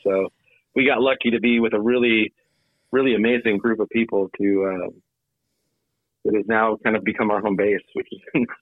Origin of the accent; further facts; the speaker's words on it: California, United States; The Cruising Nationals, which is in my hometown, which is one of the big shows.